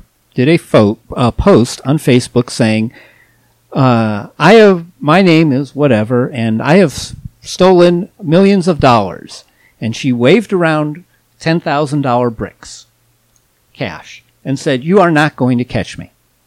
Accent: Chicago, Illinois, United States; Well, I grew up in Chicago where Bozo the Clown was a fixture on local television.

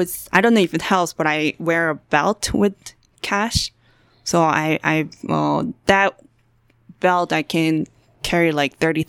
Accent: New York City, New York, United States; now in Las Vegas, United States; So I actually just started driving when I moved to Vegas last year because I'm from New York City and people don't drive in New York City.

